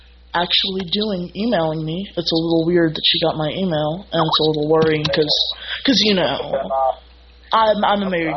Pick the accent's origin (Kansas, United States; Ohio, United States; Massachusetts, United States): Kansas, United States; Wichita; Oh, I'm Wichita.